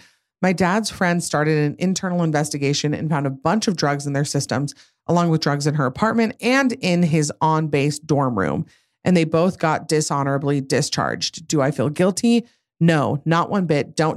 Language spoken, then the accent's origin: English; Idaho, United States; I'm from Idaho and it froze that night.